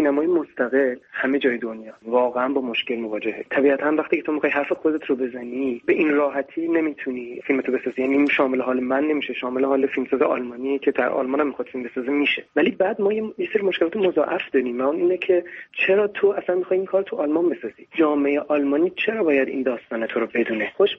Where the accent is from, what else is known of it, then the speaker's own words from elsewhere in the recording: Iran; من در ایران به دنیا اومدم، در ایران بزرگ شدم